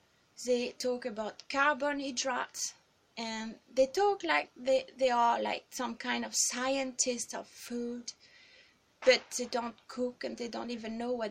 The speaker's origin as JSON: {"language": "English", "country": "France", "second_language": "English", "said": "I come from France, and food is our culture."}